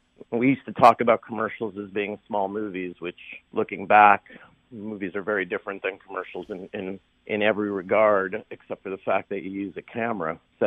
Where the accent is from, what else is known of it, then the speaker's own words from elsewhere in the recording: Golden Valley, Minnesota, United States; I grew up in Golden Valley, and at some point my family kind of moved over by Lake Calhoun